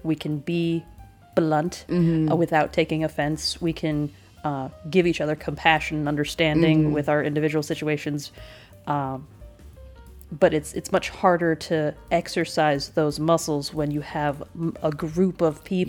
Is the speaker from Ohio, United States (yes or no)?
yes; Ohio, United States; I'm from Ohio. This is what happens.